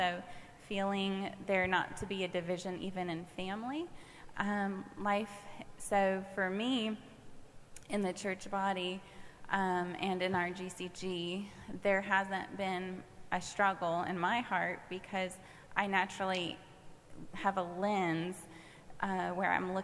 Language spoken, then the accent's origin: English; Orlando, Florida, United States; also born or lived in Indianapolis / Louisville; So I have grown up all my life in major cities. I was born and raised in Orlando, and I've lived in Indianapolis and Louisville.